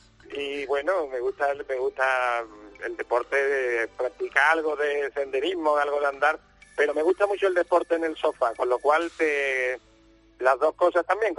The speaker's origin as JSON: {"language": "Spanish", "town": "Seville", "region": "Andalusia", "country": "Spain", "said": "Yo soy muy sevillano y me conquista la feria."}